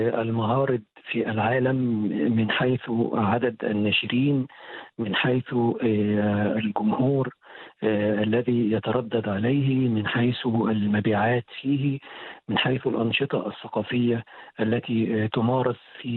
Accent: Egypt; بل بالعكس نحرص كمصريين على أن نتيح الفرص لأشقائنا

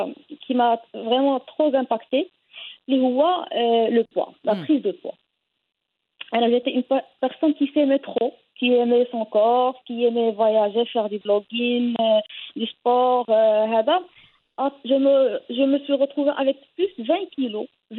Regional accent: Casablanca, Casablanca-Settat, Morocco; je suis de Casa

